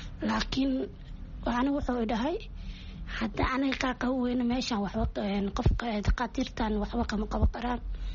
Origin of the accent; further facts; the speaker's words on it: Mogadishu, Banaadir, Somalia; waxaa u imaaday caafimaad, waxaan ka imaaday Soomaaliya Muqdisho.